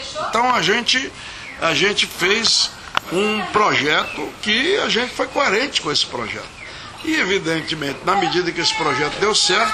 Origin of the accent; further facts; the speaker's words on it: Fortaleza, Ceará, Brazil; also born or lived in Sobral; Olha, em Sobral eu só nasci. Saí de Sobral com 2 meses de idade e fui criado em Fortaleza.